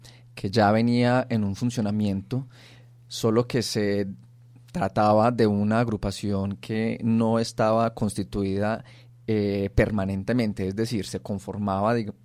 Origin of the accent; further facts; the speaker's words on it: Palestina, Caldas, Colombia; en el municipio de Palestina, concretamente, de donde soy oriundo.